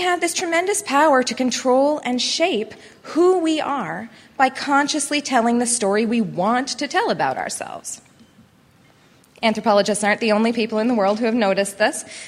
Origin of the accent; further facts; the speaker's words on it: Fort Collins, Colorado, United States; So a little bit about me. I'm from Fort Collins, Colorado. These are some pictures of my home.